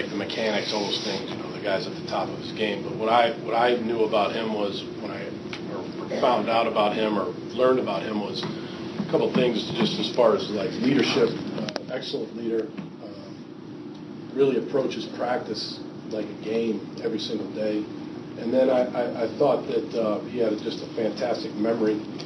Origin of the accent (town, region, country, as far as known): Massachusetts, United States; born or raised there; also born or lived in Dorchester